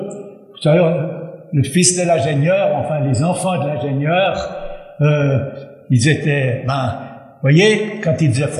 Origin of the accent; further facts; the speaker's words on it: Valais, Switzerland; j'ai grandi en Valais. Mon papa construisait des barrages, en particulier le barrage de Cleuson, et nous habitions à Basse-Linda